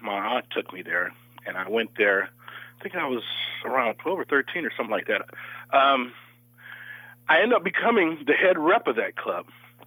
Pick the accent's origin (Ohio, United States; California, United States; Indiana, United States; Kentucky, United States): California, United States; Oakland; I was born in Oakland at Highland Hospital because it was a county hospital, and my mother moved, I think it was after my third year, moved to Oakland.